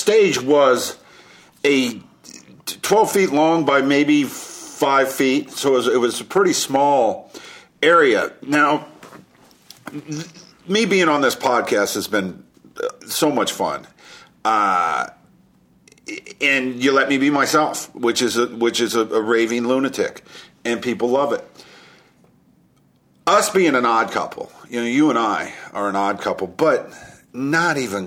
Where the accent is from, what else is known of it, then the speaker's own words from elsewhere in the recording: Kankakee, Illinois, United States; We're going to go do a live show in my hometown in Kankakee, Illinois, I believe April 1st, the Saturday after the Bellator event.